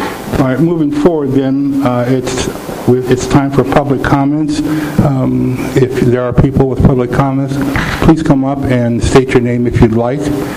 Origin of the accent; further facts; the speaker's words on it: Michigan, United States; I hail from Michigan, and I can tell you this is absolutely a Michigan night.